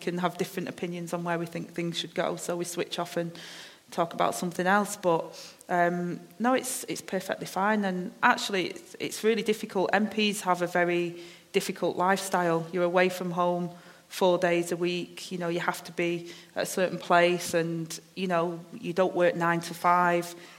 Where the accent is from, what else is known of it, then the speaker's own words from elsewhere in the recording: Manchester, North West England, United Kingdom; I've got my accent, I'm from Manchester, I speak a certain way